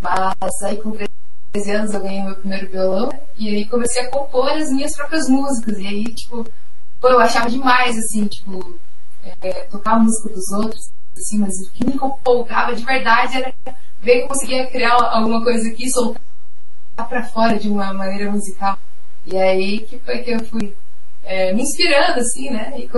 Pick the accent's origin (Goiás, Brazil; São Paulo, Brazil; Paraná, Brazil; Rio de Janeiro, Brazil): Paraná, Brazil; Isso, lá era o cara, cresci lá.